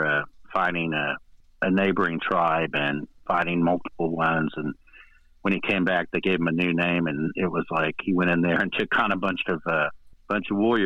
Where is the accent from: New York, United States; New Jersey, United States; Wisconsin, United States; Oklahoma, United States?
Oklahoma, United States; Pawnee; born there; Pawnee, Oklahoma, just right outside the Osage Reservation. I like to say I was born in the Osage Reservation, but they had a Indian hospital there, the Pawnee Indian Hospital, and I was born there.